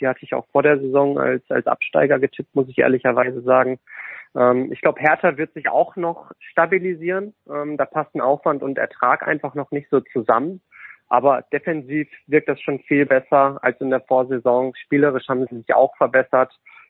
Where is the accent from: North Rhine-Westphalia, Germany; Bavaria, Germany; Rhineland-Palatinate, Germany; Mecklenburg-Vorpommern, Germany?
North Rhine-Westphalia, Germany; Essen; Ich komme aus Essen, also nur einen Katzensprung von Gelsenkirchen entfernt.